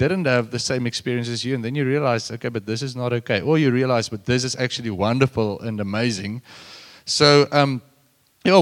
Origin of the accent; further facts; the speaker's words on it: Bloemfontein, Free State, South Africa; If I tell someone I'm very Afrikaans and I come from Bloemfontein, people can say, sure, but is it that racist place in the Free State?